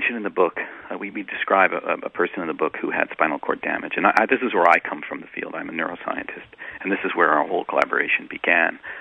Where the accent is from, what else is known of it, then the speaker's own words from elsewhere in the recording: Florida, United States; I've been a diver my entire life. I grew up in Florida.